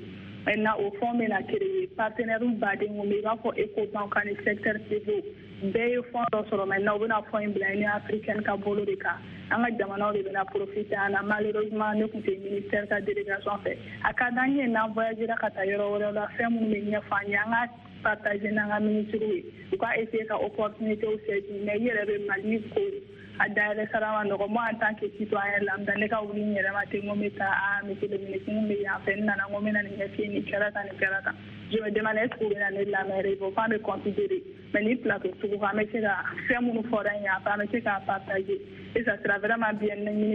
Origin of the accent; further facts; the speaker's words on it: Mali; je suis malienne